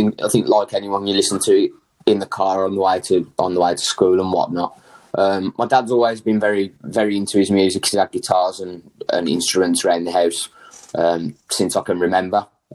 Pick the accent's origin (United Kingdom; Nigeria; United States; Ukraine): United Kingdom; Walsall, West Midlands; I'm from Walsall, so not too far out of Birmingham.